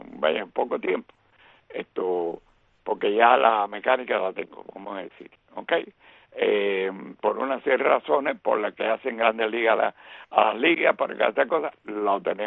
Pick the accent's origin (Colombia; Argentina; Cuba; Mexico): Cuba; moved away as an adult; Date cuenta que yo salí de Cuba con 22. Tengo 82. Yo soy wow. 60 años de Cuba.